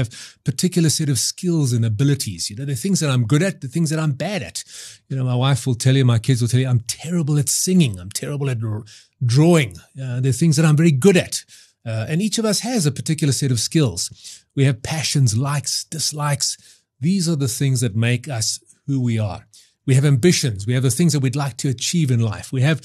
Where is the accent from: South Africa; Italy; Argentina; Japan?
South Africa; as South African men, we just, you know, and women too, we love the Springboks and we support them.